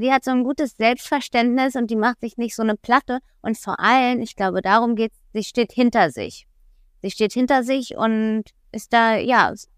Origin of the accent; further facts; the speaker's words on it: Berlin, Germany; Ich komme aus Berlin, nicht aus Bayern, aber ich bin oft in Bayern.